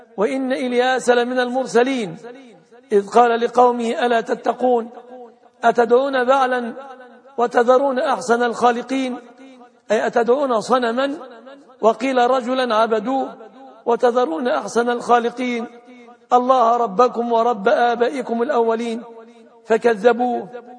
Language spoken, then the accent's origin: Arabic; Egypt; أن يحفظ بلادنا مصر